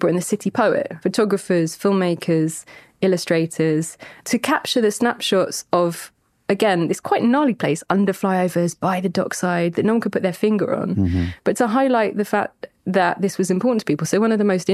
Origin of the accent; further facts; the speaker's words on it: South West England, United Kingdom; You know, we grew up around the Jurassic coast.